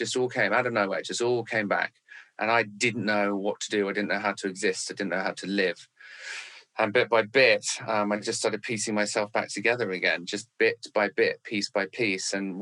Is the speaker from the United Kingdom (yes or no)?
yes; United Kingdom; moved away as an adult; now in Los Angeles, United States; The short version of the story is I'm British, because you can hear that in the way I speak. I moved to LA 6 years ago.